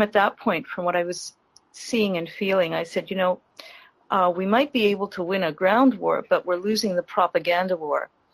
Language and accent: English; Canada; I'm from Canada.